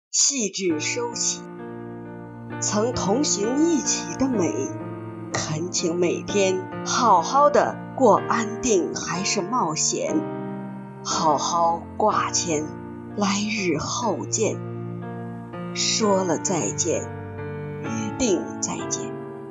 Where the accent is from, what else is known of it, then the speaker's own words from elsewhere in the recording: Hong Kong; 我出生及成长于香港，父母是从中国大陆迁徙而来的难民，在狮子山下的木屋区建立家庭